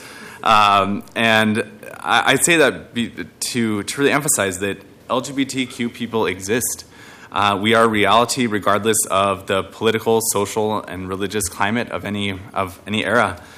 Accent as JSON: {"language": "English", "town": "Salem", "region": "Oregon", "country": "United States", "tie": "born or raised there", "said": "So I grew up outside of Salem, Oregon, which isn't the most progressive place, but also not the most conservative."}